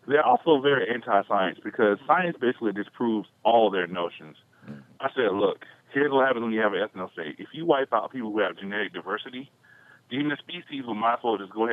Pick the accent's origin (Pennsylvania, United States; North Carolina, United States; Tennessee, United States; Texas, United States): North Carolina, United States; Greensboro; First time you said I was from Greensboro, California, which is North Carolina.